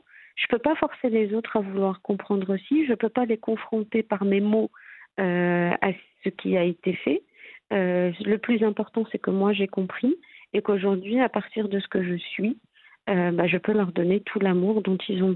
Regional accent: Morocco; also born or lived in France; J'ai eu l'opportunité de revenir au Maroc et je suis revenue.

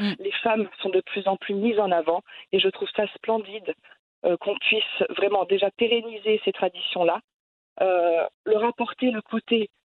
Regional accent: Morocco; Le Maroc, c'est, comme je l'ai dit, mon pays de cœur. Et si on me pose la question, tu viens d'où ? Ben, je viens naturellement du Maroc. Je parle, j'ai appris forcément la langue, les coutumes, la culture. Je m'y sens reliée.

